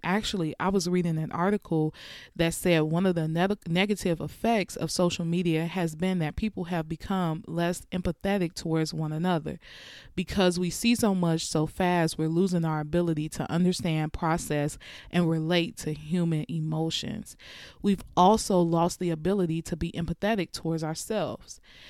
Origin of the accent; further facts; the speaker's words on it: Chicago, Illinois, United States; I'm from Chicago